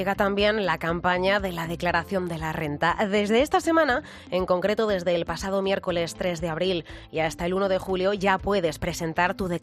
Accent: Spain; Ahora mismo los españoles somos los segundos europeos que más presión fiscal aguantamos

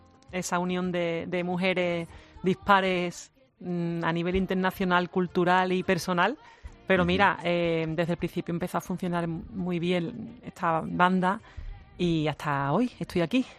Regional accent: Seville, Andalusia, Spain; accent: Sevillian; now in Barcelona, Spain; Yo soy sevillana, pero llegué a Barcelona a vivir, a estudiar

